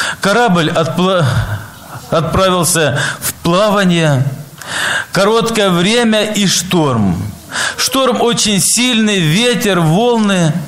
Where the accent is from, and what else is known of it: Apsheronsk, Krasnodar Krai, Russia